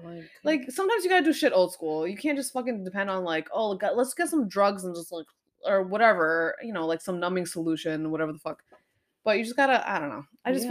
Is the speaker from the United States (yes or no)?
no; Pakistan; And also, I feel like it's different because I'm Pakistani, he's Pakistani.